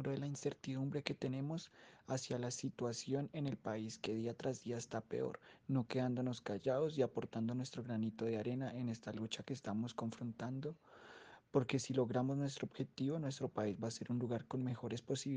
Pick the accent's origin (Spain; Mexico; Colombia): Colombia; Que aceptarnos todos como colombianos, al fin y al cabo, pues todos vivimos en este país.